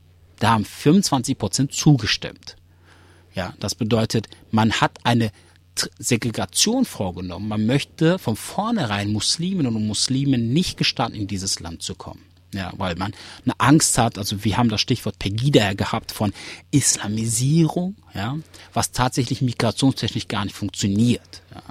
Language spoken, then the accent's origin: German; Germany; born there; Ja, auch ich bin Deutschland. Du musst mich nicht fragen, wo ich herkomme. weil ich bin hier geboren.